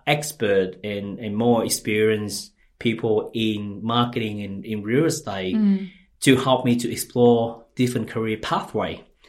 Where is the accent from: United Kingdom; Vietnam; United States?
Vietnam; Ho Chi Minh City; English is a second language; So I grew up in Chinatown in Ho Chi Minh City of Vietnam.